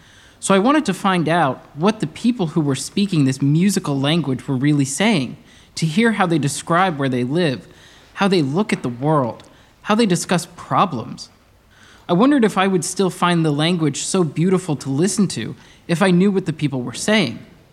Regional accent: Seattle, Washington, United States; Hey everybody … I'm from the United States and I go to Roosevelt High School in Seattle, the city where I'm from. I'm 17 years old.

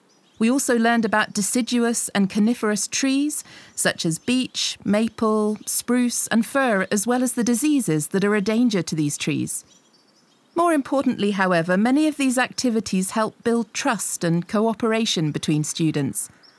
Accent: Vienna, Austria; Well, we are from Vienna, and every year our new students spend 5 days in this national park.

